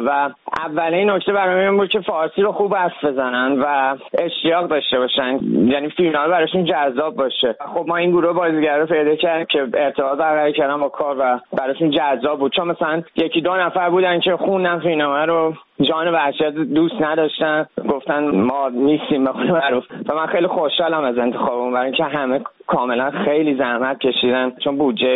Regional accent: Iran; moved away as an adult; من چون 18-19 سال تو ایران زندگی کردم، بزرگ شدم

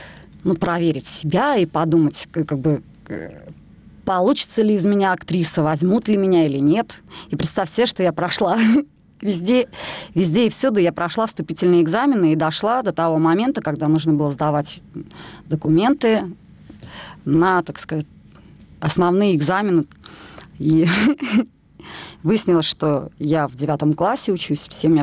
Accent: Veliky Novgorod, Novgorod Oblast, Russia; moved away as an adult; Я сама из Новгорода, мы из Новгорода родом. Да, новгородская девчонка.

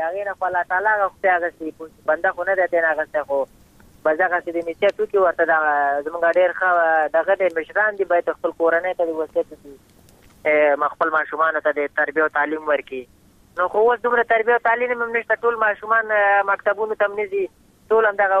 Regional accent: Afghanistan; بس خو موږ هم د افغانستان بچیان یو، د افغانستان معلولین یو

